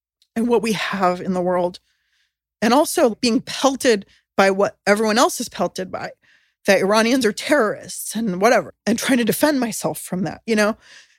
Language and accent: English; San Diego, California, United States; I mean, I grew up in San Diego, so I was a lot in citrus orchards